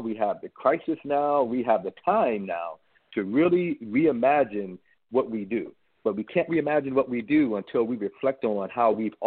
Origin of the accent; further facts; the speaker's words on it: Virginia, United States; As an African-American man with a lived experience that, you know, growing up in Central Virginia in a very rural community